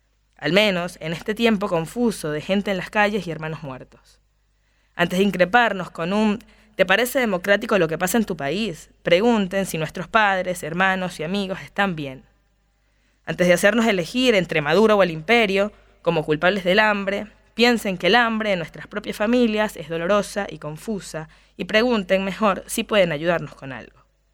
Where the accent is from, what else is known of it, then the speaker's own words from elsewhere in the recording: Venezuela; moved away; lo que pasa en mi país. Al margen de la discusión política, les cuento algo simple sobre mí, que me fui hace 8 años y tengo la tonada medio lavada